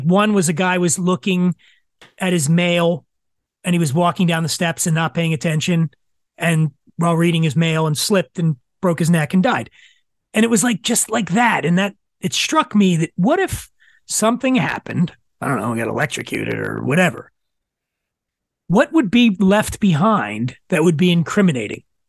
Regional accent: Philadelphia, Pennsylvania, United States; Where I grew up in Philadelphia, there was a decommissioned mental hospital called Byberry.

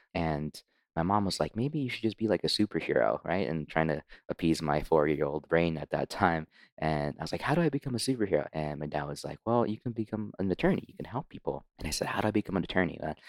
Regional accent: Shizuoka, Japan; I grew up in Japan, in Shizuoka, Japan, right underneath the mountain shadow of Mount Fuji. And I grew up in a family of Japanese temple carpenters. My dad is a third generation Japanese temple carpenter. My mom is Filipina. She's from the Philippines.

